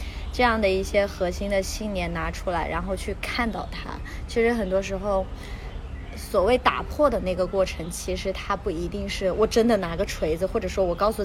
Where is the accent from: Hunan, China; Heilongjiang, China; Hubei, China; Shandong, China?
Hunan, China; accent: Hunan; 对，我是湖南人我有这个湖南的口音，其实我平时湖南口音挺重的